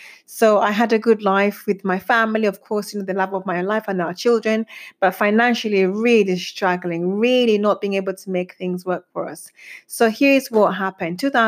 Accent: Zambia; now in United Kingdom; So I was born and brought up in Africa, in Zambia to be precise, and I lived in Africa up until 2003 when I came to the UK for better opportunities.

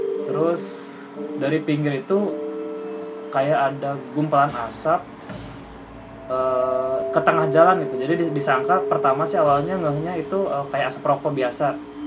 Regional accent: Tasikmalaya, West Java, Indonesia; now in Bogor, Indonesia; asal dari Tasikmalaya. Dan sekarang tinggal di Bogor sudah 6 tahun.

